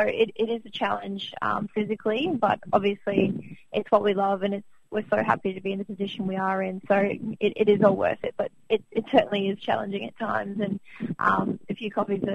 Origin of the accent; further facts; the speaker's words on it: Victoria, Australia; born there; I wasn't actually, because I was born in Victoria.